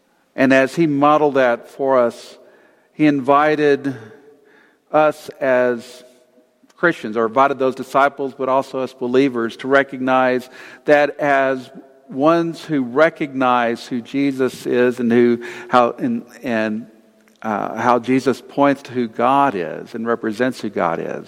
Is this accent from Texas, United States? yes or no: yes; Texas, United States; also born or lived in California; And I come from Texas, of course, there's Texans and everybody else. But then at one point, I moved from Texas to California.